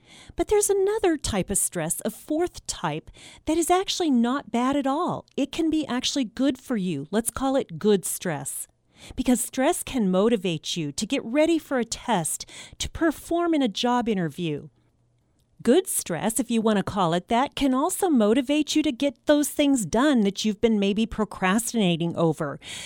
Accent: Kansas, United States; Maybe there was a natural disaster, such as we have here in my home state of Kansas, where I broadcast from.

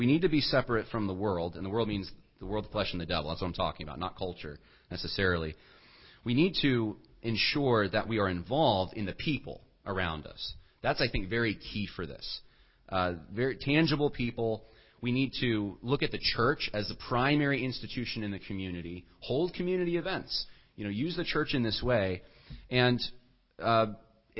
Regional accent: New York, United States; now in Virginia, United States; Well, I remember we moved to Virginia. We come from New York.

